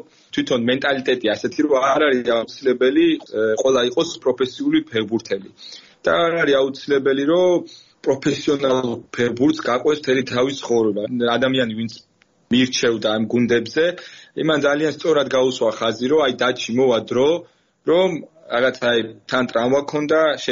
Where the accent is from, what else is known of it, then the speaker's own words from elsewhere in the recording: Rustavi, Kvemo Kartli, Georgia; ძალიან მადლიერი ვარ რუსთავში, სადაც დავიწყე იმ ჩემი ბავშვობა და ტრენერებით